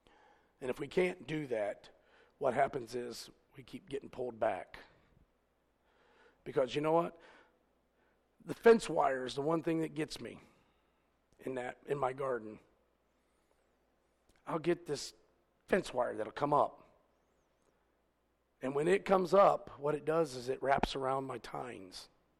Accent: Ohio, United States; That's the only reason he liked me. I was from Ohio.

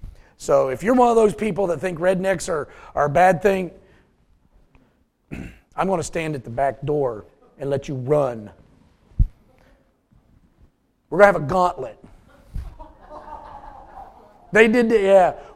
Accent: West Virginia, United States; You know, I thought, I'm just a redneck. You know, I'm from West Virginia.

